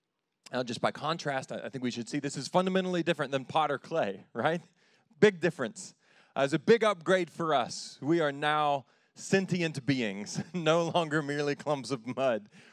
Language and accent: English; United States; born there; I'm an American. I was born here.